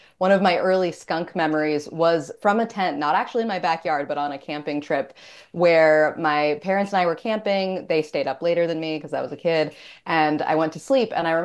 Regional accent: Maine, United States; So growing up in Maine, I grew up just south of Bangor.

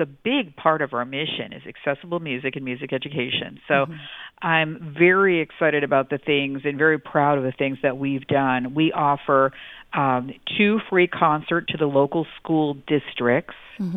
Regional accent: Pomona, California, United States; I grew up in Pomona-Claremont area, went to school in Glendora before I went to college

